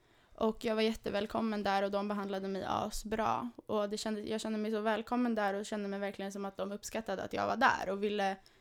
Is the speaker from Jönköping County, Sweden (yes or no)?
no; Stockholm, Stockholm County, Sweden; Och jag växte upp på Malmskillnadsgatan i Stockholm vid Hötorget i en lägenhet.